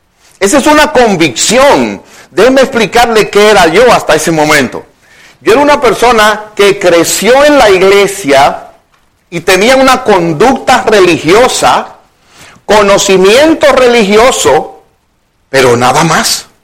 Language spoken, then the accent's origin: Spanish; Dominican Republic; en República Dominicana. El pastor Howard Shoemake fue un hombre muy emprendedor. Hubo una revolución en mi país en el año 1965.